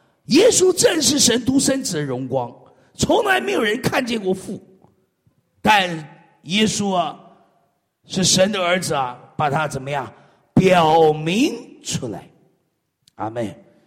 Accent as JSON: {"language": "Chinese", "town": "Fuzhou", "region": "Fujian", "country": "China", "said": "我们福州人有一个特别，就是嗓门特大，所以福州人讲话人家以为吵架。"}